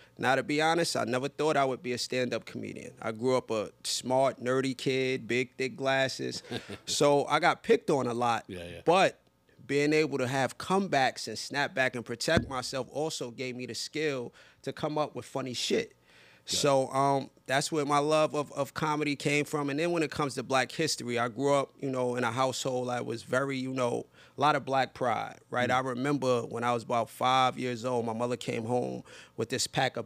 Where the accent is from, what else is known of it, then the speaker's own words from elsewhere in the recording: Brooklyn, New York, United States; I'm from Crown Heights, Brooklyn in the 90s.